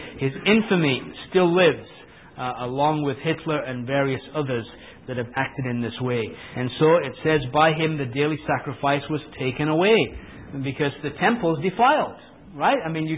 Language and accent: English; England, United Kingdom; And I can say that because I'm an Englishman